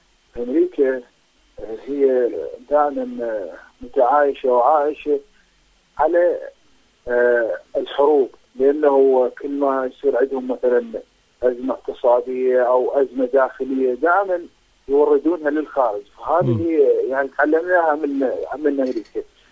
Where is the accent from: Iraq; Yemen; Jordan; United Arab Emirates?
Iraq; وحتى عندنا بالعراق احنا صارت المظاهرات سمية